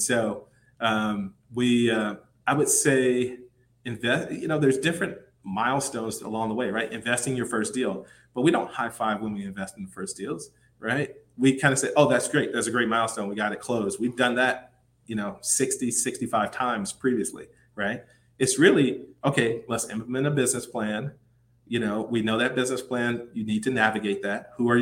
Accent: Michigan, United States; I'm from the Midwest, I'm from Michigan.

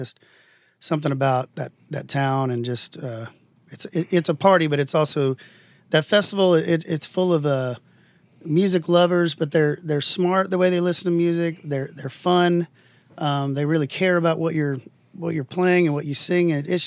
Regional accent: Waco, Texas, United States; I grew up in Central Texas, Waco, Texas.

